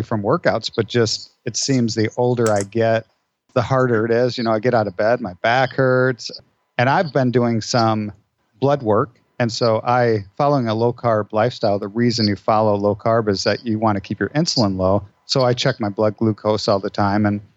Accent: Iowa, United States; I grew up in Iowa, and I guess what made me a little bit different was that my dad and my brother owned a karate school.

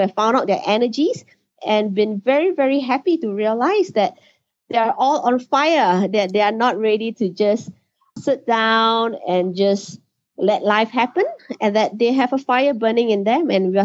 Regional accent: Singapore; I'm from Singapore.

